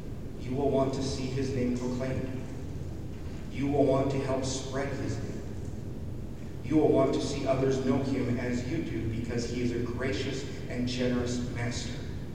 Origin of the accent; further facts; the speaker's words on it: Canada; Growing up in Canada, we have heard it said